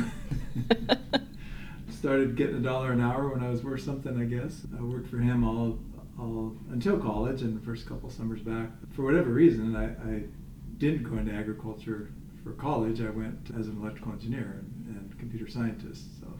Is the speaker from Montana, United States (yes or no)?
no; Calexico, California, United States; born there; So fun fact, I guess I was born on the border in Calexico, California. Literally on the border.